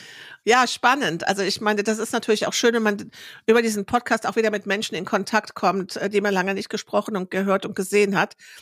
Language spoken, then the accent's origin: German; Rhineland, Germany; so kennt man mich als Rheinländerin ja nicht.